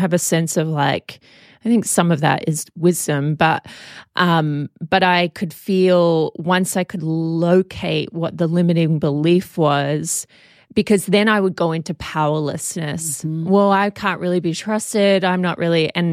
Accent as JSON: {"language": "English", "country": "Australia", "accent": "Australian", "said": "And we call it in Australia root."}